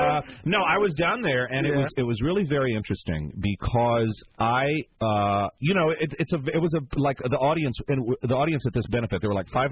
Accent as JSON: {"language": "English", "region": "North Carolina", "country": "United States", "tie": "born or raised there", "said": "I was actually down there. Yeah, in my home state of North Carolina."}